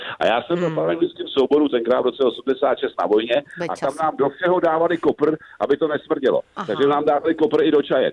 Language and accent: Czech; Prague, Czechia; Takže vlastně na Moravě já bych chtěl být doma, i když jsem jako Pražák.